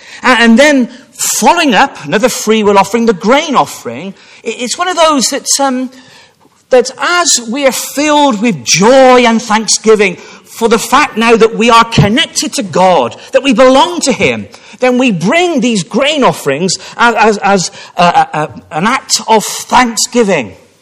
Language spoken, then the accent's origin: English; Gloucester, South West England, United Kingdom; Always remember growing up in Gloucester